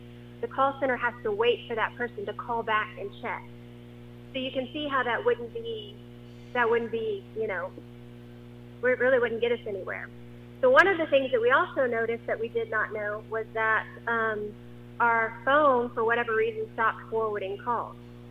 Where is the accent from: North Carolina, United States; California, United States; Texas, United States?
Texas, United States; Brady; For those of you that don't know me, I was born and raised here in Brady, Texas, and I graduated in 2005.